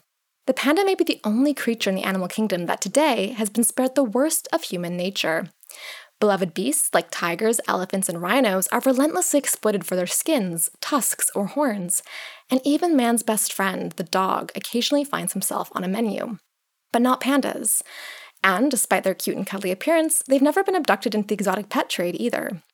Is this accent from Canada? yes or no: yes; Canada; Growing up in Canada, a place that colonizers once considered naming Ursalia, meaning place of bears